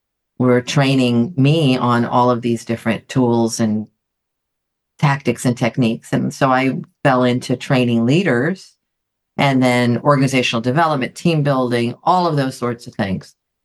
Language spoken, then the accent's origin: English; Greece; English is a second language; moved away as an adult; now in United States; I grew up in Greece. When I came to the United States, I attended college here and I also got two master's degrees.